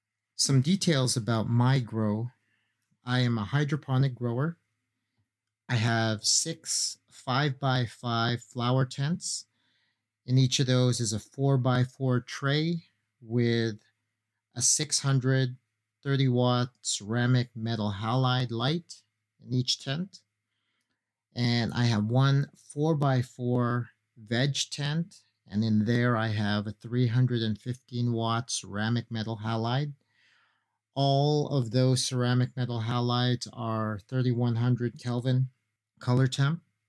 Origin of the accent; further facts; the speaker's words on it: Canada; I am a Canadian ACMPR home grower.